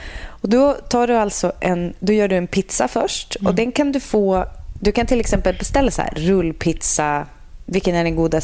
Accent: Sävar, Västerbotten County, Sweden; Jag kommer ju också från Sävar.

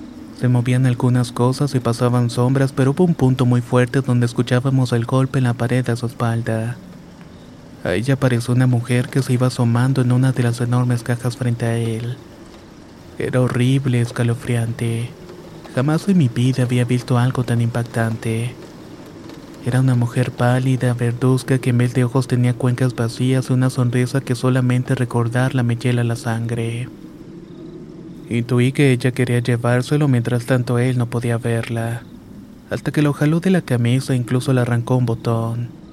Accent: San Pedro, Coahuila, Mexico; Soy de San Pedro, Coahuila y tengo 27 años.

